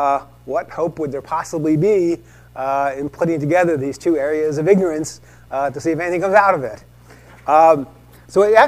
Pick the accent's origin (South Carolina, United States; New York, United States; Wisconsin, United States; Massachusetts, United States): Massachusetts, United States; Boston; I mean, I come from Boston, which is a city not well known for its warm climate